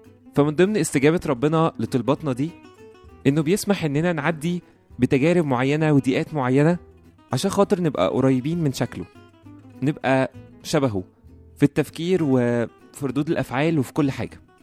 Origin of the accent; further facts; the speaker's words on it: Egypt; يعني زي مثلا عندنا في مصر في حاجات كتيرة قوي